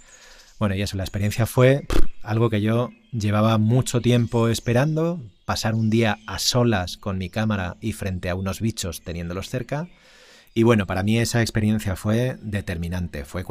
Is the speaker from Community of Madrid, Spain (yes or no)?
yes; Madrid, Community of Madrid, Spain; Justo desde hace año y medio nos salimos, mi familia y yo, nos salimos de Madrid, donde vivíamos de siempre, a las faldas de la sierra, en el norte de Madrid